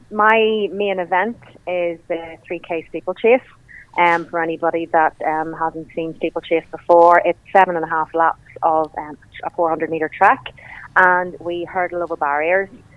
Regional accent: Newcastle, Northern Ireland, United Kingdom; I come from Newcastle, and we've got lots of lovely areas there to run.

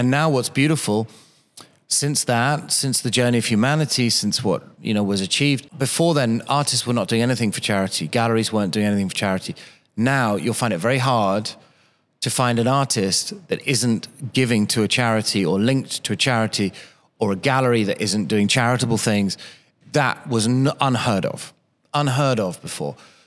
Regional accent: United Kingdom; I think it's because I'm a British artist

